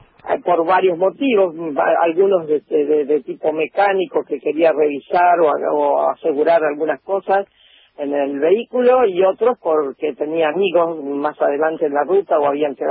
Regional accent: Buenos Aires, Argentina; now in Tucumán, Argentina; Soy nacido en Buenos Aires, que vivía hasta que me embarqué en esta aventura, en Tucumán.

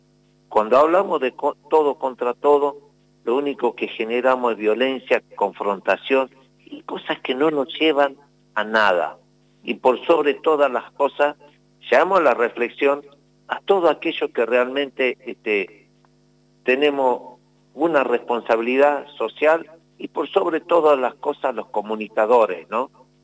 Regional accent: Argentina; como argentino

